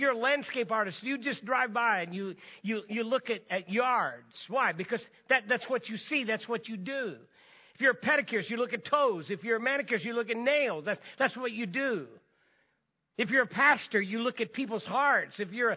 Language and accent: English; Oreana, Illinois, United States; I grew up in Midwest in Illinois. I want to set the tone here and tell you that in my parents' house in the little town of Orianna, Illinois, right outside of Decatur, Illinois